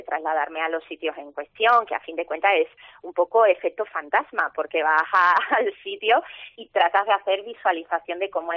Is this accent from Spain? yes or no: yes; Málaga, Andalusia, Spain; yo soy malagueña